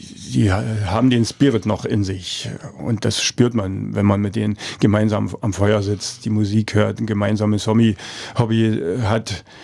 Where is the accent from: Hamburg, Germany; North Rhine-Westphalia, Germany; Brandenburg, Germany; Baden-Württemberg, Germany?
Brandenburg, Germany; Forst; ich bin in Forst geboren und ich denke mal, ich werde auch hier bleiben.